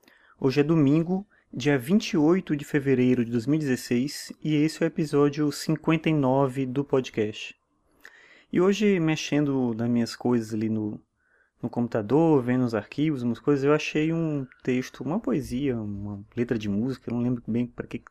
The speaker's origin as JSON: {"language": "Portuguese", "town": "São Luís", "region": "Maranhão", "country": "Brazil", "moved": "as an adult", "lives_now": "Brasília, Brazil", "said": "Eu sou de São Luís, Maranhão. E eu vim para cá por conta do concurso que eu passei aqui no Instituto Federal."}